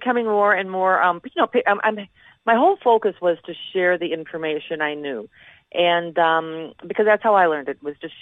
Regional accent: Naperville, Illinois, United States; I was born and raised in Naperville when it was a small farm town

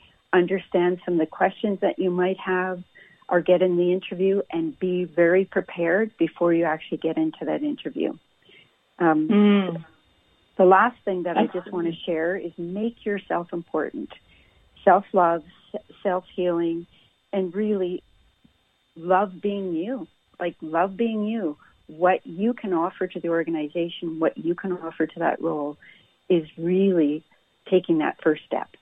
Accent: Muskeg Lake Cree Nation, Saskatchewan, Canada; Yeah, so my background is I'm First Nation. I'm from Muskeg Lake Cree Nation, Saskatchewan.

